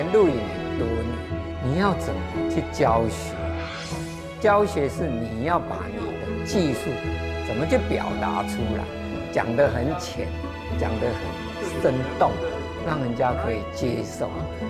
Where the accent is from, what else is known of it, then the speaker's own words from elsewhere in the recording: Dongshi, Taichung, Taiwan; 我来自东势，东势在921的时候发生很大的灾难